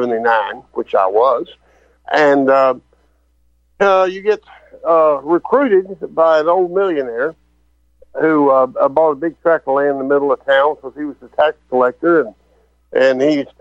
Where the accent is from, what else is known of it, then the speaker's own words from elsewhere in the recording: Louisiana, United States; I grew up in Antebellum, Louisiana. When I was real young, and with my grandmother and my mother and all that kind of stuff, and they were really Southern Baptists.